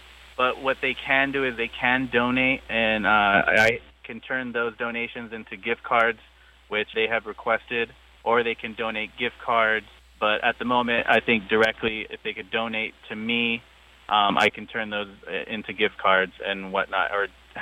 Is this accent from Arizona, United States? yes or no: yes; Arizona, United States; I grew up in southern Arizona, deep Basque Yaqui traditions and cultures. So I've always felt connected, and I am Native American.